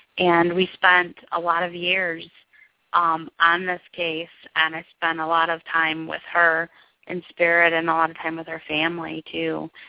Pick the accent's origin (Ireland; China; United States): United States; Livonia, Michigan; And now I'm from the Livonia, Michigan area.